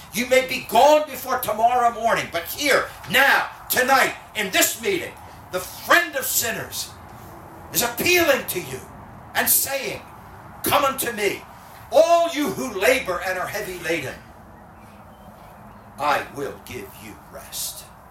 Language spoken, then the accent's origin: English; Philadelphia, Pennsylvania, United States; 1983, Francis Gajewniczek came to the city of Philadelphia, my hometown.